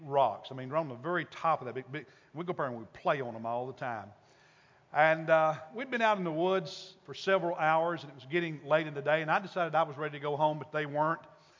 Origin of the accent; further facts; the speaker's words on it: Kentucky, United States; Most of you know that I grew up in Kentucky in the mountains